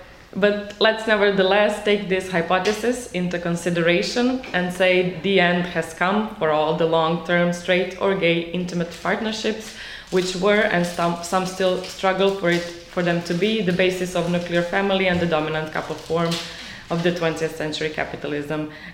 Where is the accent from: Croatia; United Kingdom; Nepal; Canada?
Croatia; English is a second language; now in Slovenia; I'm also from Croatia, the same as Marta, but I've been living in Slovenia for some time.